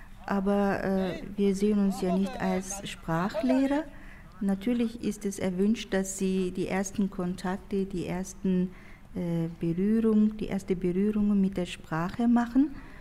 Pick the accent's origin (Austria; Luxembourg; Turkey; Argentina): Turkey; now in Germany; ich komme aus der Türkei. Ich bin alevitische Kurdin und lebe schon seit fast 38 Jahren hier in Deutschland.